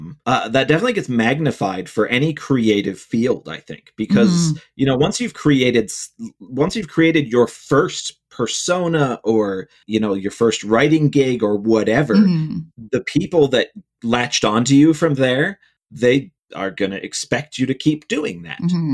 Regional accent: Cleveland, Ohio, United States; And I grew up in Ohio, in Cleveland.

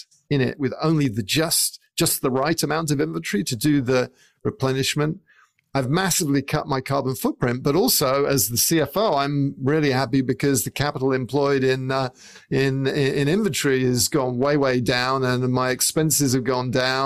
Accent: England, United Kingdom; because I grew up in England

